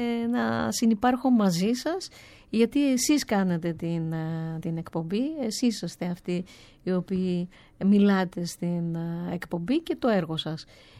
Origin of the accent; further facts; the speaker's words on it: Crete, Greece; μέχρι και στην πατρίδα μου, την Κρήτη, πήγε